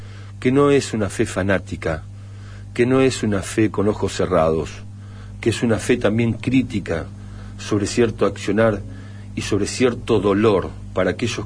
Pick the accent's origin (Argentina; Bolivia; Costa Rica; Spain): Argentina; Nadie puede negar el orgullo como argentino de un papa argentino